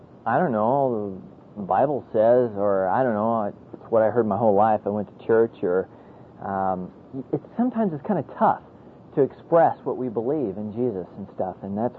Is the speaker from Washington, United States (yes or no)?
no; Colorado, United States; Yeah, I'm from Colorado. I don't know all these towns.